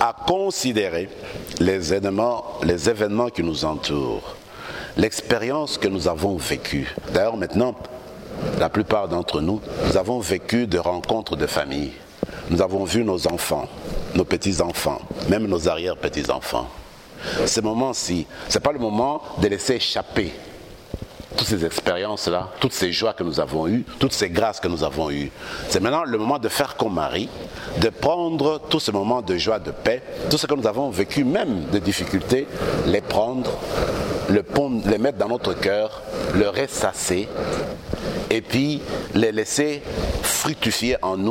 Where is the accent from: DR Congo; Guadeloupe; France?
DR Congo; French is a second language; une grande vedette du Congo à ce moment-là, dans mon pays d'origine